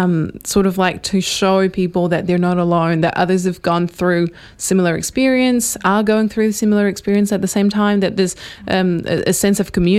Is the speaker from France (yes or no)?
yes; France; English is a second language; now in New Zealand; I don't come from New Zealand. I come from France.